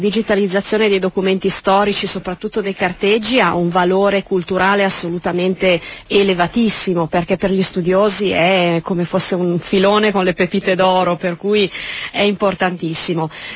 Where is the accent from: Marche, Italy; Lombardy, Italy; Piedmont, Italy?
Lombardy, Italy; Milan; Io sono milanese da generazioni, quindi insomma sono attaccata alla mia città perché io sono nata a Milano.